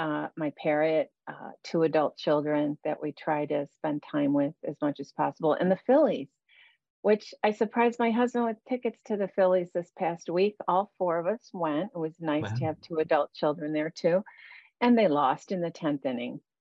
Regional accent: Buffalo, New York, United States; Yeah, before writing, I grew up in Buffalo, New York, and then I wanted to serve in the military

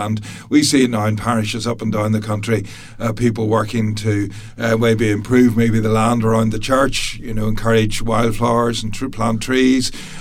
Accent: Belfast, Northern Ireland, United Kingdom; now in Youghal, Ireland; I grew up in Belfast originally

